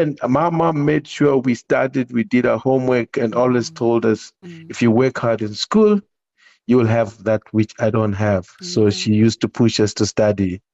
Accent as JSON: {"language": "English", "town": "Solusi", "region": "Matabeleland South", "country": "Zimbabwe", "tie": "born or raised there", "said": "I grew up in Solusi, Zimbabwe."}